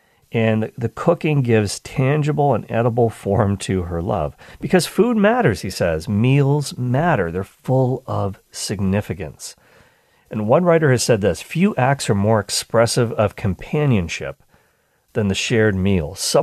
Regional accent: Canada; And yeah, even though I'm Canadian, we had our Thanksgiving back in October.

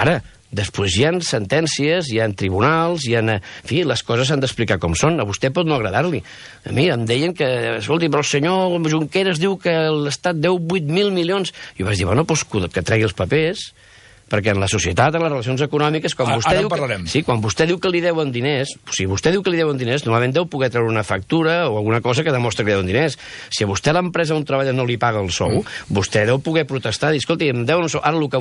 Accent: Catalonia, Spain; first language Catalan; jo sóc català igual que ella, jo estimo Catalunya, català és la meva llengua materna, jo he nascut aquí

